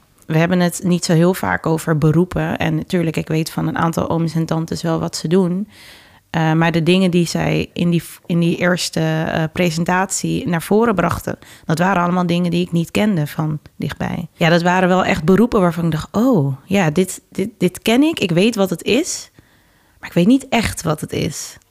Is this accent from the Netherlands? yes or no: yes; Amsterdam, North Holland, Netherlands; ik ben in Amsterdam-Oost geboren, 1996. En ben na 2 jaar naar Noord verhuisd met mijn ouders. En daar heb ik gewoond totdat ik 16 was ongeveer. En nu woon ik in Amsterdam-Nieuw-West.